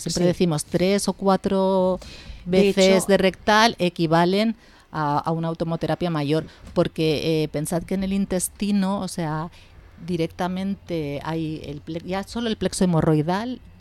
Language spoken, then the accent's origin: Spanish; Catalonia, Spain; ya sabéis que soy catalana y no soy generosa ni de venas